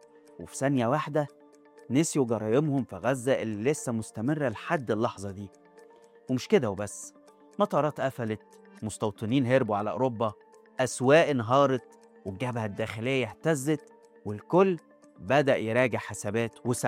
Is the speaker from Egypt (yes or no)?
yes; Egypt; سؤال مهم يخصنا احنا كمصريين